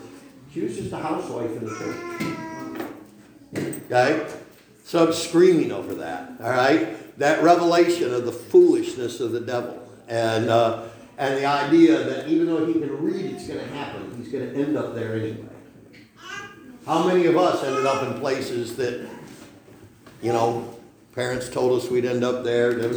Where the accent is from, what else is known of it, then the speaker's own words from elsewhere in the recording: New York, United States; I grew up in Cattaraugus County.